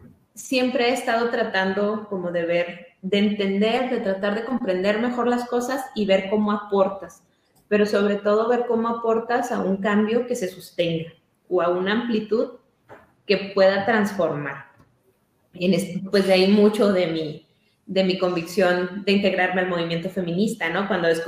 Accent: Chihuahua, Mexico; De donde yo soy es una zona de pastizal, que está un poco antes del desierto. El desierto de Samalayuca, acá en Chihuahua

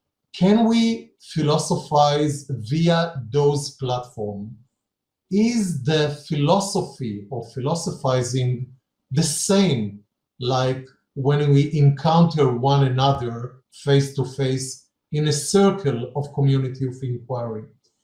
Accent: Haifa, Haifa District, Israel; Jerusalem, I'm from Haifa, but Jerusalem is a very sensitive place

